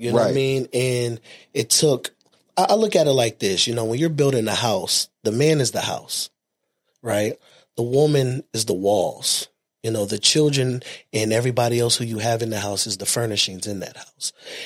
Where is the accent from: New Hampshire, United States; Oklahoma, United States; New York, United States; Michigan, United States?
New York, United States; Harlem; I'm from Harlem, so it's about clothes.